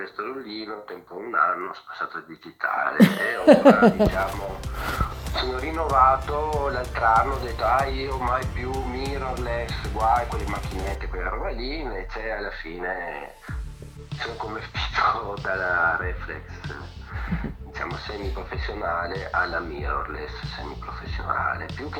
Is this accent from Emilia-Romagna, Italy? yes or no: no; Monfalcone, Friuli-Venezia Giulia, Italy; also born or lived in Gorizia; io sono di Monfalcone, anche se sono nato a Gorizia